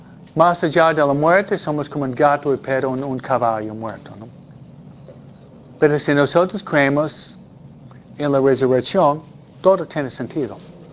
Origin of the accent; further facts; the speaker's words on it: New England, United States; California no hay estaciones muy marcadas como hay en Nueva Inglaterra, de donde vengo yo, ¿no?